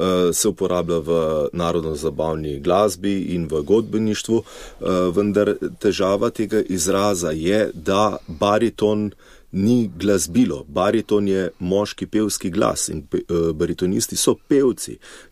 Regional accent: Kamnik, Central Slovenia, Slovenia; now in Domžale, Slovenia; kamniški konc originalno prihajam iz Kamnika, čeprav zdaj že precej več kot 10 let živim v Domžalah, ampak ja, to je nekje moj okoliš.

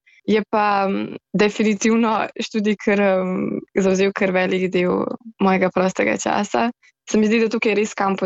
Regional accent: Upper Carniola, Slovenia; now in France; Čeprav prihajam iz Gorenjske in bi rekla, da sem navajena lepih pogledov na gore

